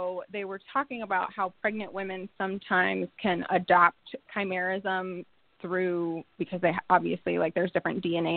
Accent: Alaska, United States; I do. I was born and raised here, and I mean, it's a little chilly out, but I can't complain.

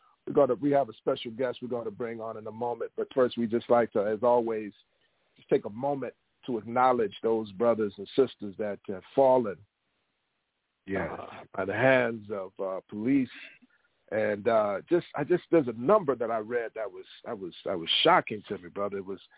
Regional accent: St. Louis, Missouri, United States; out of St. Louis, Missouri, my hometown.

